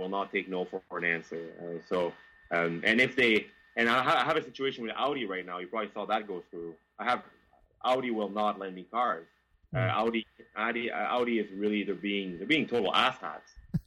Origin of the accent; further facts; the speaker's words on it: Quebec, Canada; accent: Quebec; I have my Quebec accent.